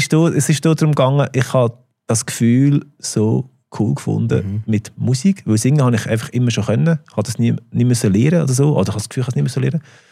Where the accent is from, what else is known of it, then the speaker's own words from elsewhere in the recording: Mauensee, Lucerne, Switzerland; Ich bin zum Mauersee aufgewachsen, das ist auf dem Land. Das ist bei Sursee. Ja, das Luzern, auf dem Land hinten.